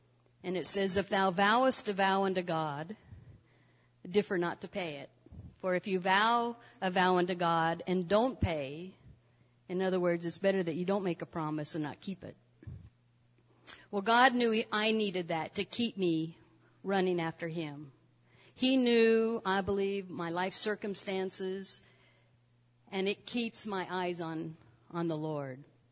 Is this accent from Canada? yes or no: no; Idaho, United States; he was driving to my hometown in Idaho every other week and starting a Bible study.